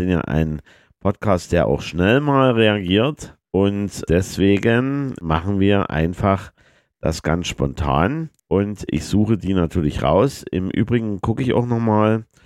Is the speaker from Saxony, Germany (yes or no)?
yes; Riesa, Saxony, Germany; das erinnert mich so als Kind in die Industrielandschaft DDR, in dem Fall Riesa, dieser Industriestadt, die für mich immer persönlich immer so schwarz-weiß war.